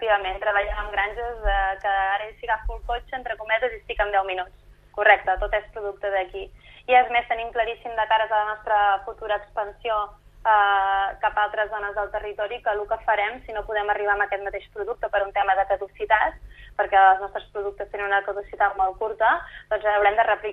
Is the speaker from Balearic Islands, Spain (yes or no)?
no; Girona, Catalonia, Spain; nosaltres som de Girona, teníem molt clar que havíem d'adaptar aquest producte americà aquí